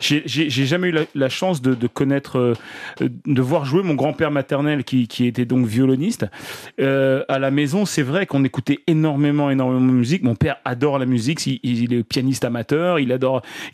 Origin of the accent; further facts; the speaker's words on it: Le Havre, Normandy, France; j'ai grandi en Normandie, et on venait faire nos vacances ici avec les fameux congés bonifiés